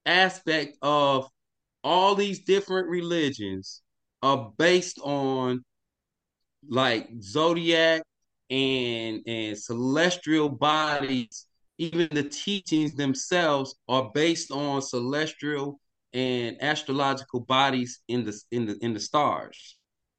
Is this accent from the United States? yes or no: yes; Tulsa, Oklahoma, United States; now in Atlanta, United States; I'm originally from Tulsa, Oklahoma. You know what I mean? I went to University of Oklahoma. I reside in Atlanta right now